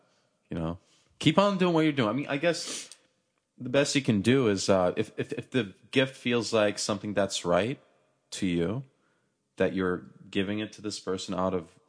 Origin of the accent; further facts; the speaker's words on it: Turkey; I'm for sure going to buy the house that I grew up in Turkey, in the apartment complex that I was raised in.